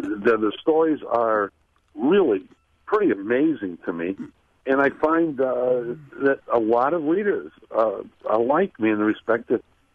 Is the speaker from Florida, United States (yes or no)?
no; Milwaukee, Wisconsin, United States; I was brought up in Milwaukee